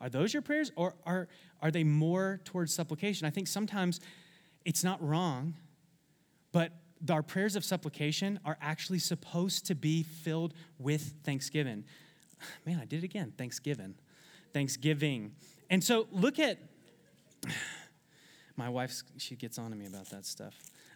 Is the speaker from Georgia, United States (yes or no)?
yes; Georgia, United States; accent: southern twang; That's a little southern twang coming out right there. I'm from Georgia originally.